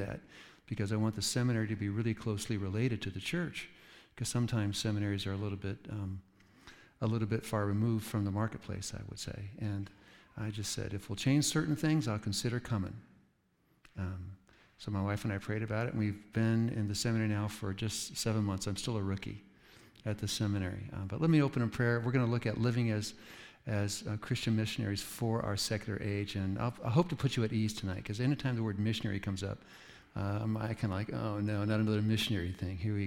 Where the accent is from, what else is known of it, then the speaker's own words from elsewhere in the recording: Santa Fe, New Mexico, United States; I'm a hippie from Santa Fe, why do you want me to be your president?